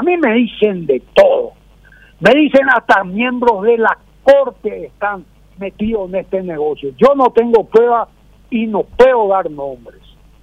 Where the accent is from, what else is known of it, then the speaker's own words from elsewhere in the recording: Paraguay; buscar la justicia como ciudadano paraguayo.